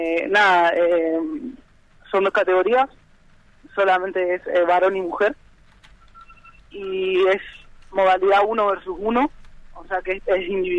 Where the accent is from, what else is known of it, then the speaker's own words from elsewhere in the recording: Argentina; Soy el único argentino en la categoría de varones que va a representar. Uh-huh. Así que nada, estoy a pleno entrenando. Justamente me vine a Buenos Aires